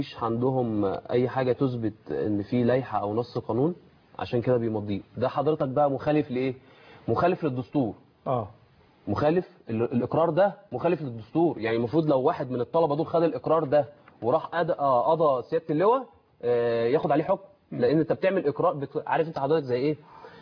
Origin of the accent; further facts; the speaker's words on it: Egypt; كلنا كمصريين